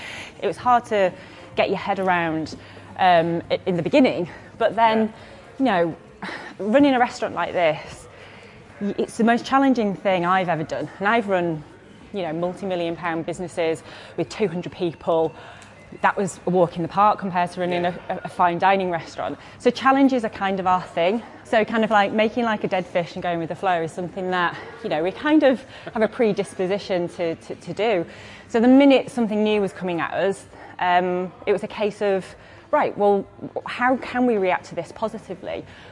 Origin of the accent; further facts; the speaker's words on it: Yorkshire and the Humber, United Kingdom; I'm a Yorkshire lass through and through. I come from a long line of thoroughbred Yorkshiremen and women.